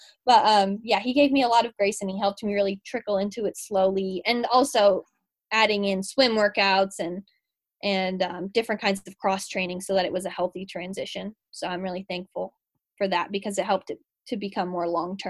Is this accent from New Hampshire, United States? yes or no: yes; New Hampshire, United States; now in West Virginia, United States; And I was definitely in a culture shock when I moved to West Virginia from New Hampshire.